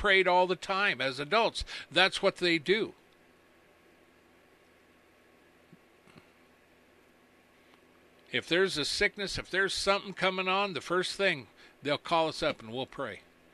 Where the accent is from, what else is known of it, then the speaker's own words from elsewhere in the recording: United States; I'm not born again through my culture, through the color of my skin, or just because I'm an American.